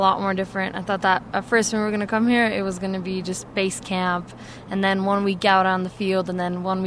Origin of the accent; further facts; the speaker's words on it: North Lake Tahoe, United States; I'm 15, and I'm from North Lake Tahoe.